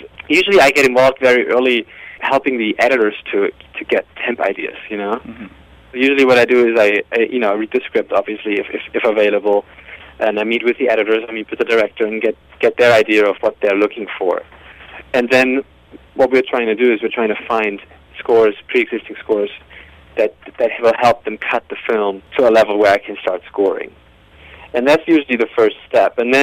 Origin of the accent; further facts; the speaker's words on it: Germany; English is a second language; I'm obviously from Germany. In Germany, kids grow up with a lot of classical music because that's what your parents listen to most of the time.